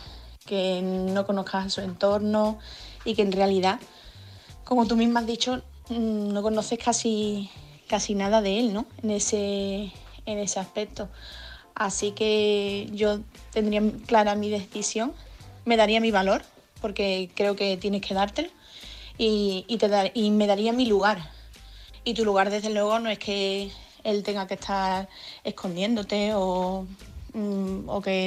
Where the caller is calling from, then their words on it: Seville, Andalusia, Spain; corresponsal de Sevilla